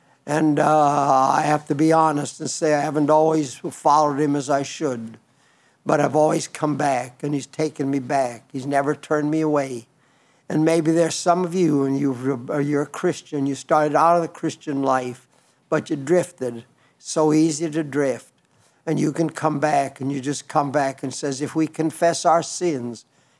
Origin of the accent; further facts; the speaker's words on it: United States; born there; but I was born in America.